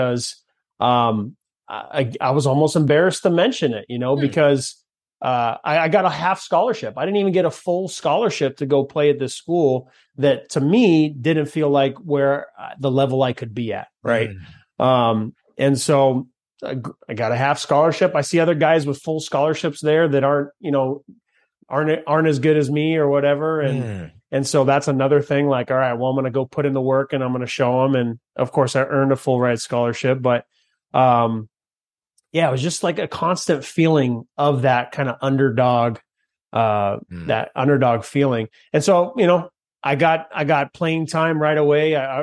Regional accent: Fresno, California, United States; I grew up in the West Coast, so all the Pac-10 schools at the time

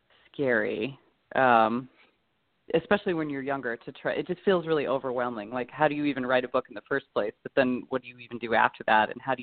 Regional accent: Arizona, United States; because I grew up in Arizona, and really for a long time, my Spanish was better than my Chinese

